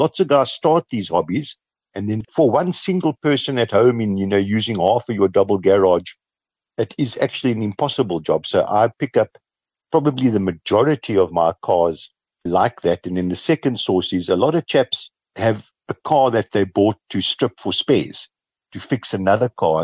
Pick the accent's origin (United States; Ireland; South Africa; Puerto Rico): South Africa; Kimberley, Northern Cape; I grew up in Kimberley. My dad worked for De Beers his whole life.